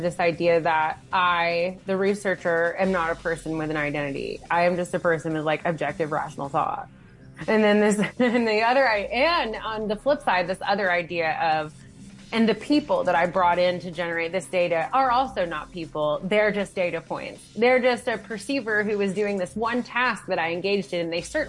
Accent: Appalachia, United States; I grew up in the South. I grew up in Appalachia. I'm a dialect user through and through, right?

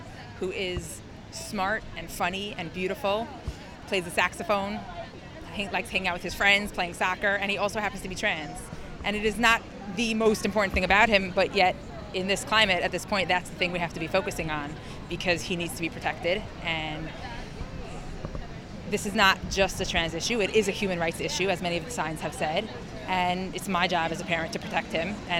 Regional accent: Long Island, New York, United States; I am from Long Island.

